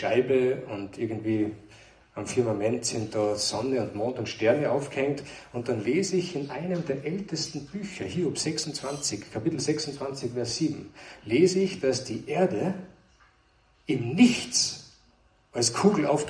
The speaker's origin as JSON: {"language": "German", "town": "Kuchl", "region": "Salzburg", "country": "Austria", "said": "Also ich bin aus Kuchl, ist ein wesentlicher Teil aus Kuchl. Ist ein sehr schöner Ort."}